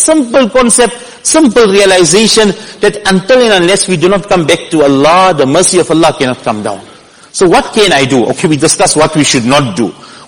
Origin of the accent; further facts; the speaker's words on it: South Africa; I'm a South African, so I can say it.